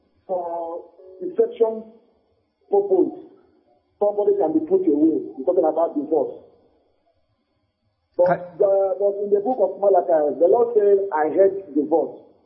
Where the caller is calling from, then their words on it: Benin City, Edo, Nigeria; I'm calling from Benin City.